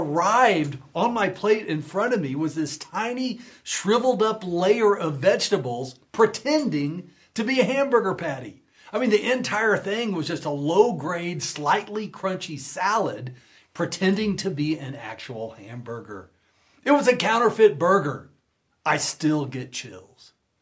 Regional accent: Texas, United States; Growing up in Texas, what I envisioned in my mind was this, right?

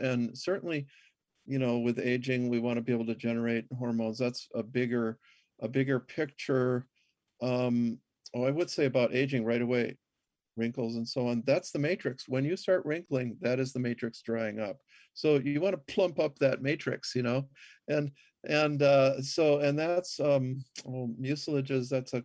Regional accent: Minnesota, United States; Yeah, I grew up in Minnesota. My mom was from Brooklyn, but my dad was from Kansas

